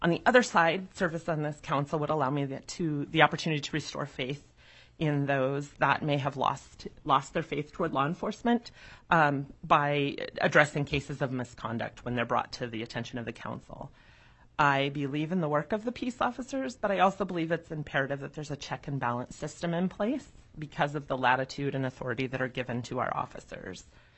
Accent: Fairbanks, Alaska, United States; now in Juneau, United States; I am a fourth-generation Alaskan. I was actually born and raised in Fairbanks. My family relocated to Juneau in 2016

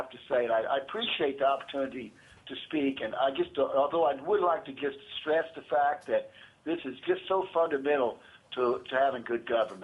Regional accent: Anchor Point, Alaska, United States; I represent myself. I'm from Anchor Point.

